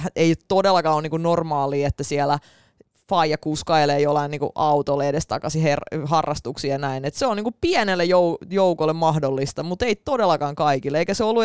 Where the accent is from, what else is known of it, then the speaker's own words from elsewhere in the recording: Narva, Ida-Viru County, Estonia; now in Finland; vuonna 97, kun muutettiin Suomeen, me asuttiin Narvassa, joka on niinku itäisin paikka koko Virossa.